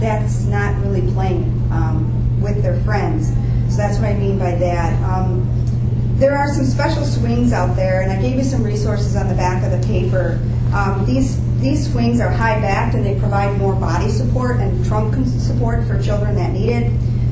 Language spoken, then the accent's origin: English; Kenosha, Wisconsin, United States; I was born and raised in Kenosha